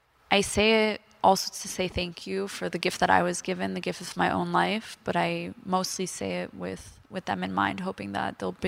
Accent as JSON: {"language": "English", "region": "New York", "country": "United States", "said": "I'm so lucky that I'm from New York. I'm so lucky that I'm from a place where I can feel that safety and I can feel proud."}